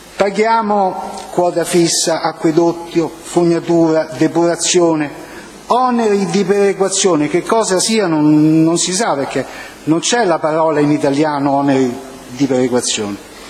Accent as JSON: {"language": "Italian", "town": "Valcanneto", "region": "Lazio", "country": "Italy", "said": "E sono di Valcanneto."}